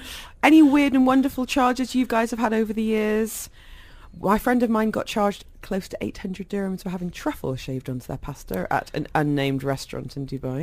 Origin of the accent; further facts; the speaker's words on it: United Kingdom; as a Brit